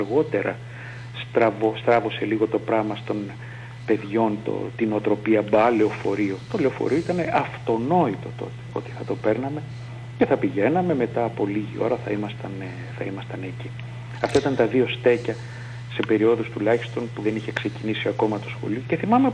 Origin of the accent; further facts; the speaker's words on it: Athens, Attica, Greece; born there; Λοιπόν, εγώ γεννήθηκα στην Αθήνα το Σωτήριον έτος 1962, Νοεμβρίου 16, δηλαδή είμαι σήμερα 58 χρονών και 2 ημερών.